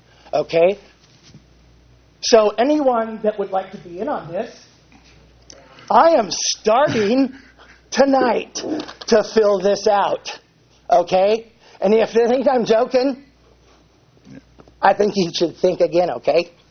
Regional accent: California, United States; born there; I'm a veteran, 100% disabled. I'm an American citizen. I was born in this state and country, and this is still America.

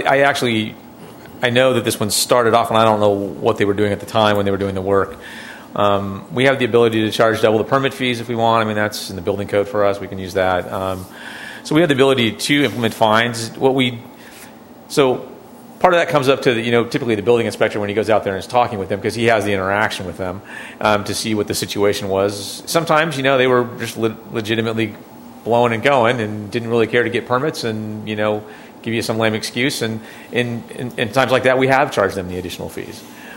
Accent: Fresno, California, United States; Well, I'm from Fresno. Doesn't need a permit in Fresno.

